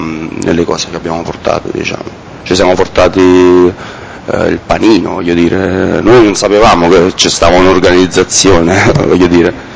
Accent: Naples, Campania, Italy; No, perché veniamo da Napoli

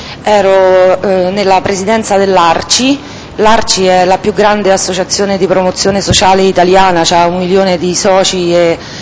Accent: Rome, Lazio, Italy; born there; sono nata a Roma il 2 settembre del 1960 e risiedo a Roma.

